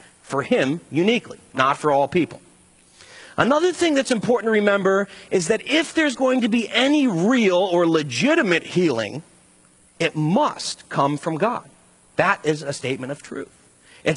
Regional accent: Ireland; I'm Irish. I couldn't forget to mention this.

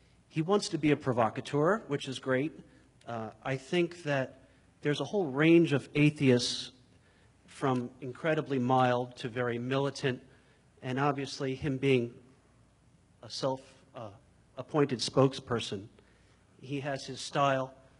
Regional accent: Bronx, New York, United States; moved away; also born or lived in Ohio; I'm originally from the Bronx. And the East Coast Christianity looks nothing like Ohio Christianity. And I've been here for 14 years now.

